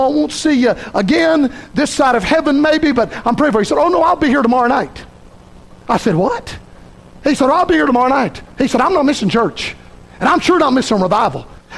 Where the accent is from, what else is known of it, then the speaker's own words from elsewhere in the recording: Gulf Coast, United States; I was raised on the Gulf Coast, but it don't have no waves, man.